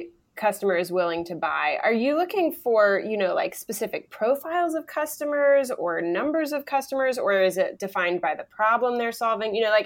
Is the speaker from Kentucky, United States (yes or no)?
no; Cincinnati, Ohio, United States; I am very passionate about Cincinnati. It's my hometown. I went away looking for a better place and I couldn't find one. So after 6 years of that, I came back home.